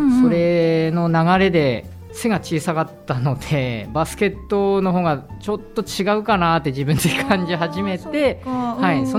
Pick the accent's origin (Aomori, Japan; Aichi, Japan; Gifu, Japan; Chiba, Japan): Aomori, Japan; Hachinohe; 八戸の白金町になります。